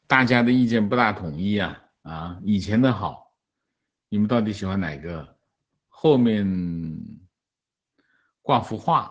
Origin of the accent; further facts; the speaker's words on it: Guangdong, China; 情况我在广东长大的外地人，在这里读书的过程中